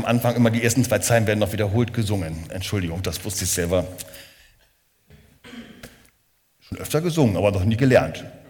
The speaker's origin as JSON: {"language": "German", "town": "Neunkirchen", "country": "Germany", "said": "ich komme ja aus Neunkirchen"}